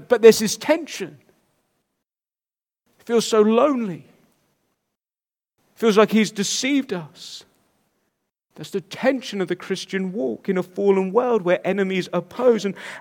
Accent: United Kingdom; And we think somehow, no, we must be stoic and have a stiff upper lip. We're British.

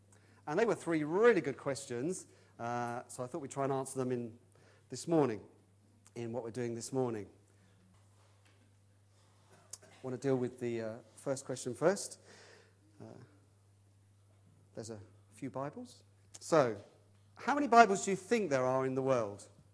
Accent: England, United Kingdom; A long time ago, we wouldn't call that 6 billion because we're English.

